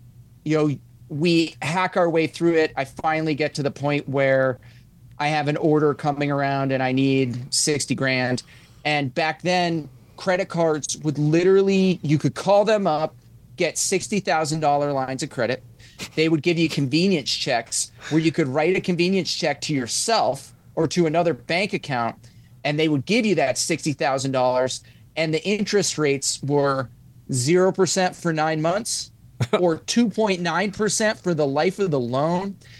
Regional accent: Boston, Massachusetts, United States; and I'm originally from Boston

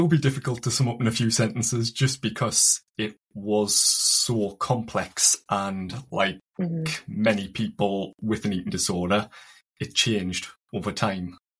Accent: North East England, United Kingdom; I'm from County Durham, and I wish TikTok shared your love for my accent

